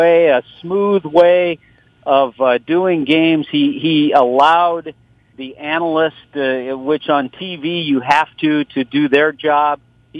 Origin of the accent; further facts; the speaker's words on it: Los Angeles, California, United States; I grew up in Los Angeles. I grew up about 15 minutes from Dodger Stadium, so this was a team that in junior high and high school I followed them when the Dodgers came to California.